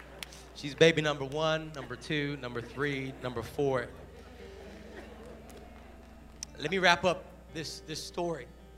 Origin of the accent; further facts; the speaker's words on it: Brooklyn, New York, United States; born there; See, many of you don't know that I was born in Brooklyn, New York. I was born in Brooklyn to parents who were on the brink of divorce.